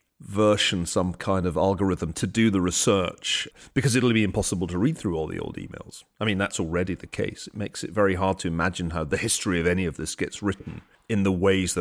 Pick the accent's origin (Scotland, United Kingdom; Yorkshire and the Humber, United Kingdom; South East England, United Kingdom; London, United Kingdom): Scotland, United Kingdom; Glasgow; when I was growing up in Glasgow.